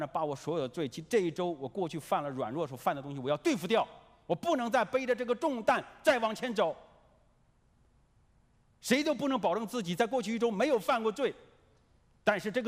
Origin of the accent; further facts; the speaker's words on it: China; 我们中国人喜欢不要那么直率